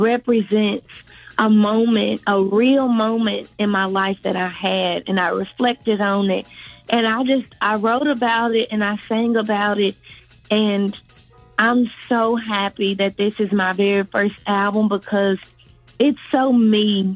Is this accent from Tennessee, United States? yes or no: yes; Memphis, Tennessee, United States; And because I'm from Memphis, Tennessee, I love